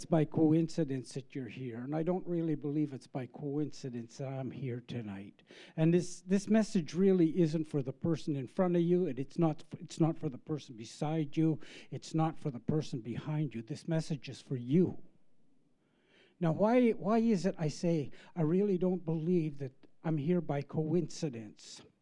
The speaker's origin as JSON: {"language": "English", "country": "Canada", "said": "So, and I'm a Canadian, and I had a criminal record"}